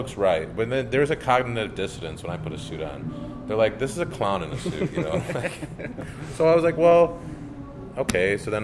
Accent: Traverse City, Michigan, United States; now in Austin, United States; No, I'm from Northern Michigan. Yeah, from Traverse City.

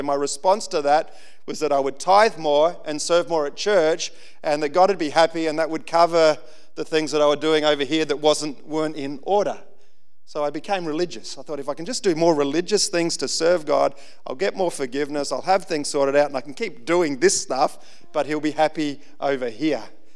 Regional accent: Central Australia, Australia; I just do that out of habit of growing up in Central Australia

